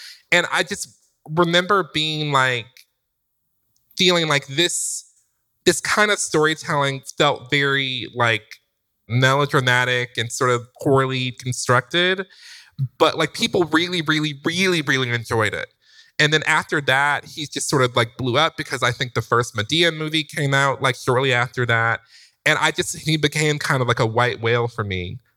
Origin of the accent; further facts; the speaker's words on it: Detroit, Michigan, United States; he's from South Carolina and I'm from Detroit.